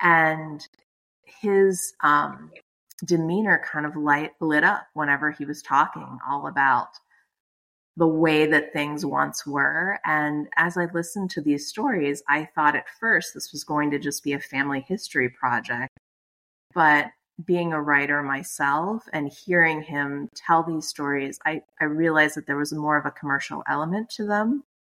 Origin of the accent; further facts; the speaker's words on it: McKees Rocks, Pennsylvania, United States; So I grew up in McKees Rocks, PA, which is a small suburb outside of Pittsburgh.